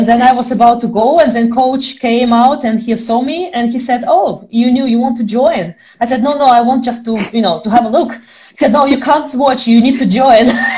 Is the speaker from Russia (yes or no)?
yes; Russia; English is a second language; moved away; also born or lived in Netherlands / Ireland; I am originally from Russia, but the last 15 years or so, I've been around elsewhere in Europe, so mostly in the Netherlands and in Ireland, so kind of in between two countries.